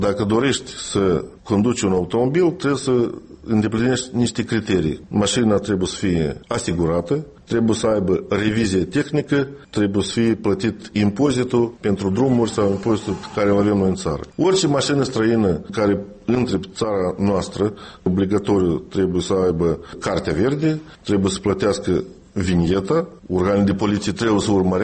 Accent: Moldova; noi, ca moldoveni

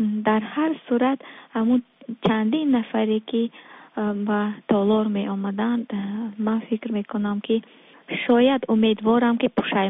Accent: Tajikistan; ما دو نفر از تاجیکستان آمدیم

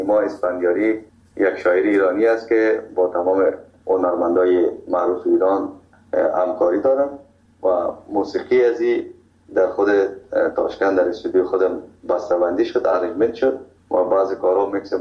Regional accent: Kabul, Afghanistan; من کابلیم

